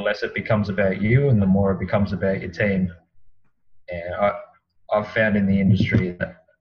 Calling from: Sydney, New South Wales, Australia; We are out in Sydney, Australia.

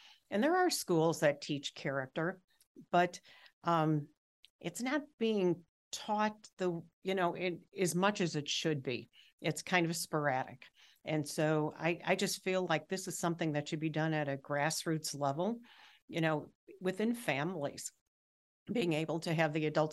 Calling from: Chicago, Illinois, United States; also born or lived in Washington, D.C.; I am calling in from Chicago, Illinois. So that's wonderful. Where I have primarily lived my adult life. And I've lived in Washington, D.C. a little bit, but primarily in Chicago.

